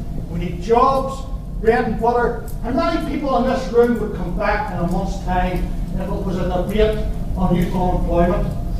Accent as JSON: {"language": "English", "town": "Belfast", "region": "Northern Ireland", "country": "United Kingdom", "said": "I come from East Belfast."}